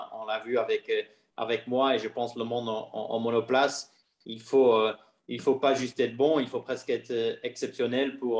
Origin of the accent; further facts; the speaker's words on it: Belgium; j'ai eu l'opportunité d'y aller en tant que Belge d'un petit pays